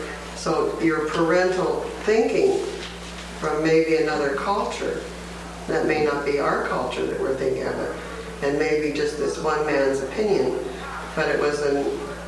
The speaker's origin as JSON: {"language": "English", "region": "Washington", "country": "United States", "said": "I come from Yakima Valley"}